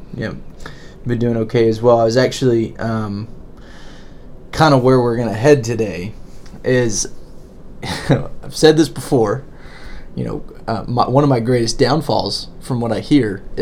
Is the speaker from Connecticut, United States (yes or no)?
no; Florida, United States; You know, I'm from Florida. I'm really, it's called Florida, but it's really Southern Alabama, right?